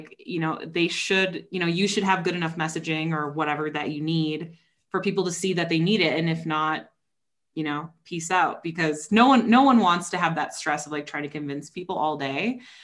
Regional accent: Midwest, United States; I think it's two we're from the Midwest.

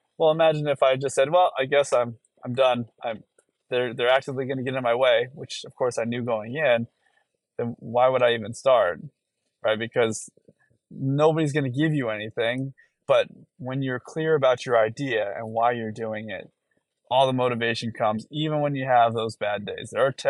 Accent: Nevada, United States; the deadline for the first state, which happened to be my home state, Nevada, to get onto the ballot.

